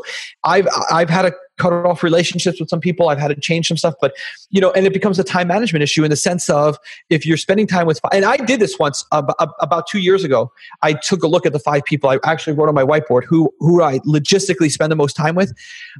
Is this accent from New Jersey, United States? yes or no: no; New York, United States; Bro, I'm from New York. I drive back and forth from Florida all the time.